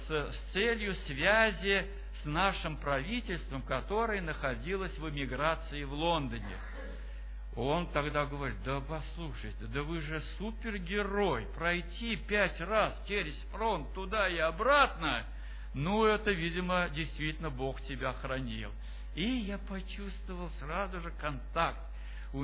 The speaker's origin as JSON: {"language": "Russian", "region": "Moscow", "country": "Russia", "said": "Я сказал, что я из Москвы, исполняю такое-то служение."}